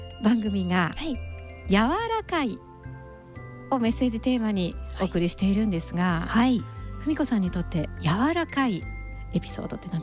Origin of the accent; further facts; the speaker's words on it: Kansai, Japan; 私も関西ですけど、